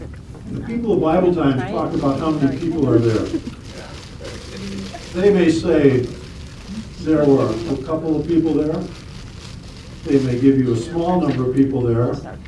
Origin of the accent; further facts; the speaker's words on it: Chicago, Illinois, United States; And I know when my dad was asked to sing solos at the church we grew up in Chicago